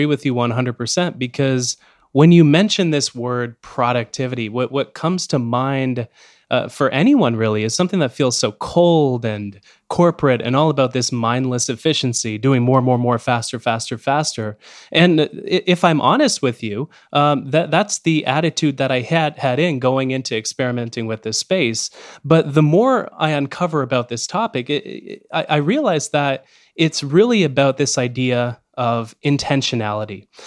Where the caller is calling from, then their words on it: Canada; especially as a Canadian speaking to you from Canada